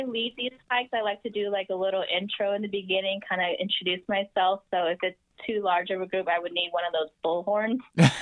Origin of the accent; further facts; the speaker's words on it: Laguna Hills, California, United States; Oh, that is actually a local favorite. I grew up in Laguna Hills.